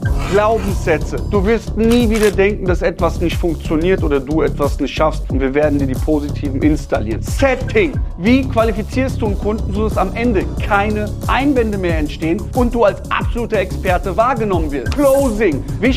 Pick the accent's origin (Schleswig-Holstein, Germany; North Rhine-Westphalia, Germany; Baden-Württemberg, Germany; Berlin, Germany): North Rhine-Westphalia, Germany; Krefeld ist ja, ich komme aus NRW, ne? Super.